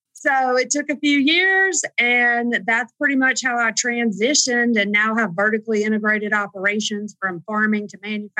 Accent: the South, United States; I mean, we're from the South. I have a family of Episcopal ministers and engineers.

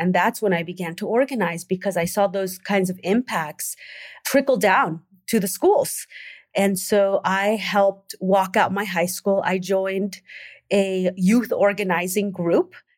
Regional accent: United States; born there; I was born in the United States, but being in a country that really didn't reflect me, not in the English world and not in the Spanish world. Growing up in a mixed race family

